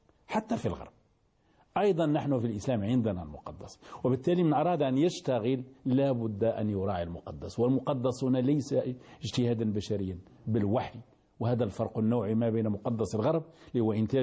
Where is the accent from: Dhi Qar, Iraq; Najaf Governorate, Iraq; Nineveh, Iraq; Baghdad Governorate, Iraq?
Baghdad Governorate, Iraq; Baghdad; ما زال زلزالها مستمرا عندنا في بغداد